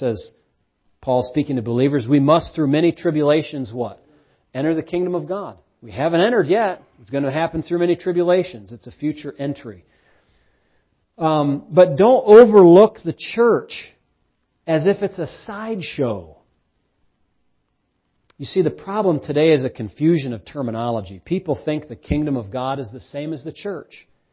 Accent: United States; part of my identity is I'm an American.

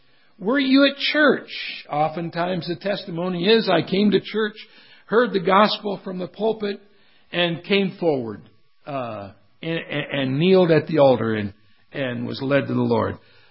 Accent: Canton, Ohio, United States; I was born and raised in Canton, Ohio, and went to Bob Jones down in Greenville, South Carolina.

